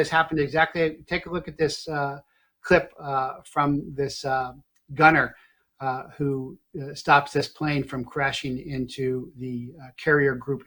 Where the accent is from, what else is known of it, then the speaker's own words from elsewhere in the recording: Arizona, United States; And I'm like, well, I'm from Arizona. I want to go to the USS Arizona.